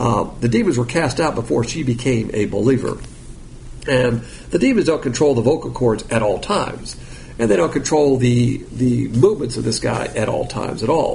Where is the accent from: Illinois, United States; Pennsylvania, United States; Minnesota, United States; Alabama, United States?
Alabama, United States; But I'm from Alabama. We eat pig. Barbecue is pig.